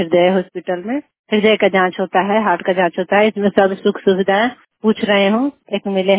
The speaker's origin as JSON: {"language": "Hindi", "town": "Parsa", "region": "Bihar", "country": "India", "said": "और मैं पचलक पंचायत के रहने वाली हूँ और मेरा प्रखंड पड़ता है परसा।"}